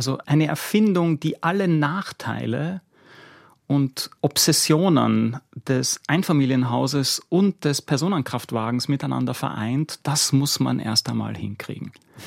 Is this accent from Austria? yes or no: yes; Austria; now in Switzerland; soweit ich das als Österreicher, der in der Schweiz lebt, beurteilen kann.